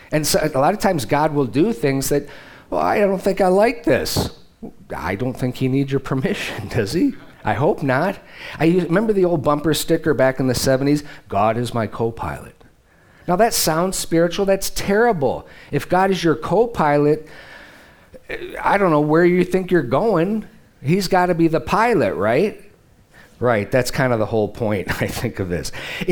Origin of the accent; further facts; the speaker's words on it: Michigan, United States; you know, we're both from Michigan. Our families are all still there, mostly.